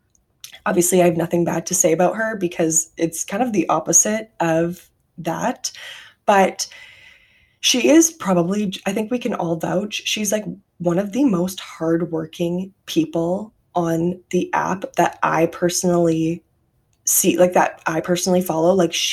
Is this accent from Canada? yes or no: yes; Canada; we are all Canadian.